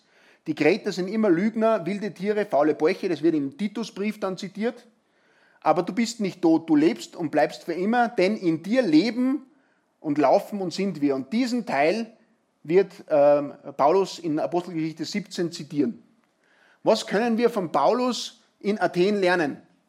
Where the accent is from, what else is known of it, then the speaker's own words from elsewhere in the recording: Austria; Das ist so, wie wenn ich als Österreicher in die Schweiz komme